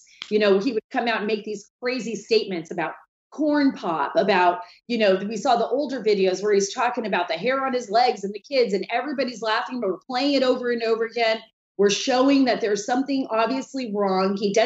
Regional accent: Saudi Arabia; As you know, I live there, Charlie. I grew up in Saudi Arabia. My father worked for an American company there when I was a kid. So I spent a good majority of my life in the region

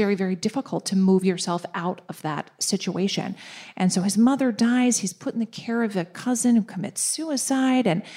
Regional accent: Minnesota, United States; I mean, I am a Minnesotan.

